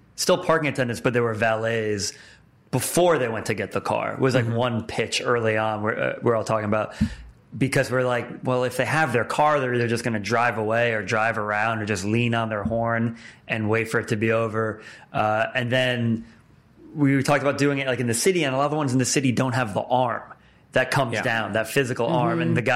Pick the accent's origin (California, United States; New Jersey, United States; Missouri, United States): New Jersey, United States; I'm from Jersey as well.